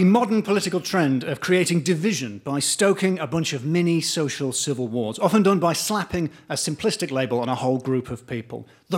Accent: United Kingdom; I feel more than qualified to comment on the state of the nation because I'm half English and half Scottish, or to put that another way, ginger.

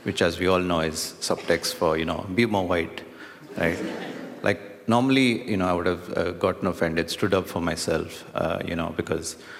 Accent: India; English is a second language; now in United Kingdom; You know, being brown in the UK, people make assumptions of where you're from, so I should clarify, I'm from India.

